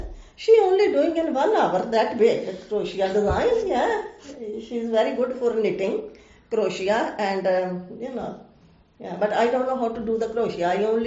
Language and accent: English; India; English is a second language; moved away; that time when we come from India in 1969.